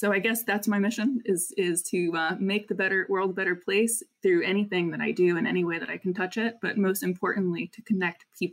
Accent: Midwest, United States; and, you know, we grew up in the Midwest

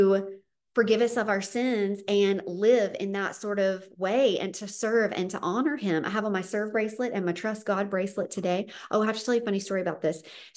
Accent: the South, United States; accent: Southern; now in Southern California, United States; I don't really know how my Southern accent, but living in Southern California now, is translating for them.

